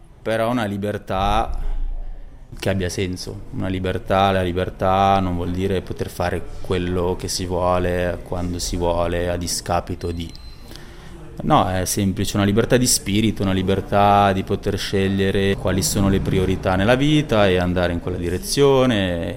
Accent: Ascona, Ticino, Switzerland; also born or lived in Geneva; Difatti sono nato a Ginevra e a 7 anni, a causa di un problema familiare, io e mio fratellino siamo dovuti andare a vivere dai nonni.

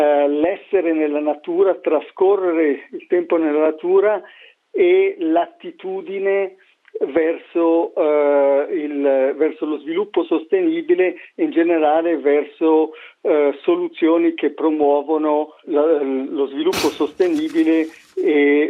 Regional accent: Airolo, Ticino, Switzerland; sono cresciuto in un villaggio, sono cresciuto ad Airolo, quindi conosco molto bene questo paese

